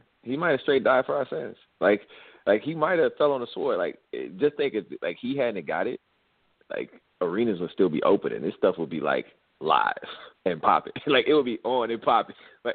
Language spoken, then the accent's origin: English; Chicago, Illinois, United States; I was like, man, I love Chicago. I'm from Chicago, man.